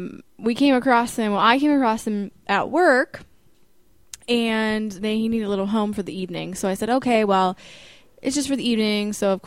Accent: Pennsylvania, United States; moved away; I travel a lot because obviously everyone knows I'm not from here. I'm from Pennsylvania.

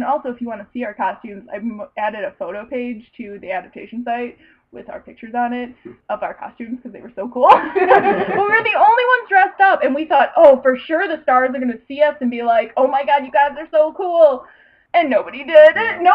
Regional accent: Michigan, United States; So, yeah, we met Chase randomly, even though we're all from Michigan.

